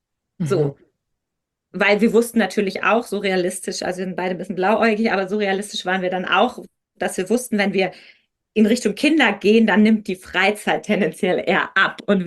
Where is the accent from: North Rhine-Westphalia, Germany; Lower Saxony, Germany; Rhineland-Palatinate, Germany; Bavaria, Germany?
Lower Saxony, Germany; Ich komme aus dem Osnabrücker Land